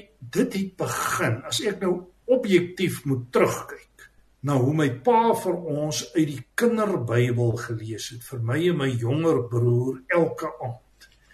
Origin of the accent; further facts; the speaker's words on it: Sasolburg, Free State, South Africa; born there; ja, ek is gebore op Sasselburg, dit was 18 April 1962, ook al 'n tydjie terug, en ek is deel van 'n familie van 3 seuns. My pa het by Sasol gewerk en my ma was 'n huisvrou